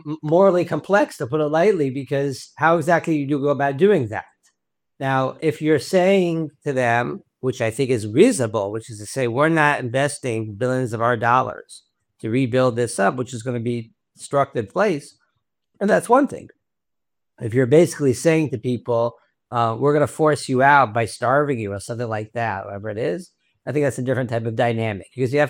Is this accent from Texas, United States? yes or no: yes; Houston, Texas, United States; Like, I grew up in Houston, Texas, a lot of floods.